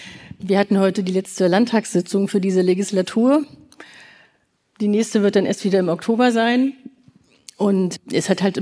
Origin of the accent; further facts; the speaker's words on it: Greifswald, Mecklenburg-Vorpommern, Germany; born there; ich bin gebürtige Greifswalderin, 51 Jahre alt, wohne in der Nähe von Stralsund, das ist auch mein Wahlkreis.